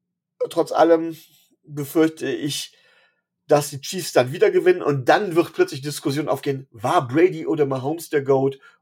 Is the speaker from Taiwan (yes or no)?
no; Rhineland, Germany; ich komme hier aus dem Rheinland